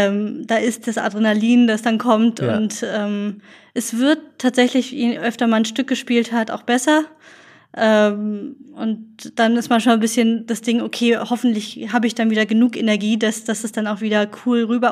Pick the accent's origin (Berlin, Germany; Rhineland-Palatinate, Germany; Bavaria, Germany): Berlin, Germany; now in Leipzig, Germany; Heute komme ich aus Leipzig, ursprünglich komme ich aus Berlin